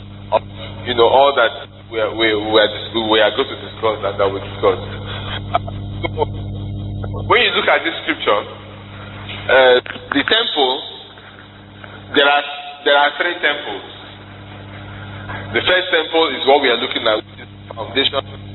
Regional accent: Nigeria; When I go out in the morning, I think I'm a Nigerian.

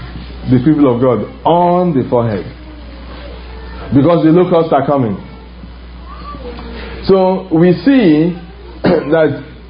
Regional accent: Nigeria; I come from Africa, I come from Nigeria

